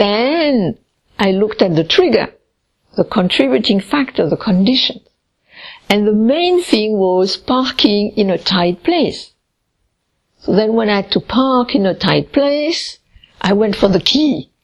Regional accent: Finland; I'm from Finland

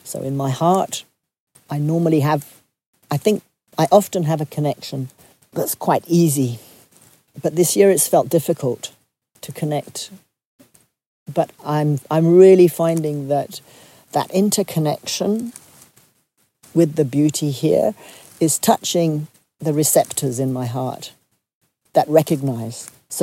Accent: France; English is a second language; You know, I come from France where people like to protest a lot.

